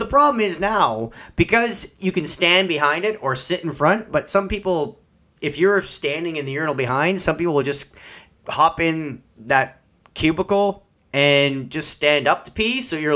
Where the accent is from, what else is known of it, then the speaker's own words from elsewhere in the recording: Sudbury, Ontario, Canada; I'm like, I'm from Sudbury, bitch.